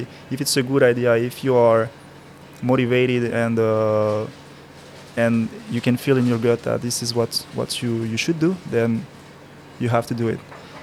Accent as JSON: {"language": "English", "country": "Cameroon", "said": "Like, as I said, I'm from Cameroon, so I know what is it to save things or to not have everything that you want."}